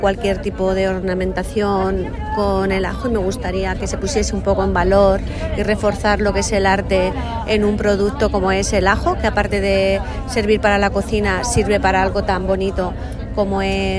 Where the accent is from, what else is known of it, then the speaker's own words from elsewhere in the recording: Las Pedroñeras, Castilla-La Mancha, Spain; soy de Las Pedroñeras, capital del ajo, Cuenca.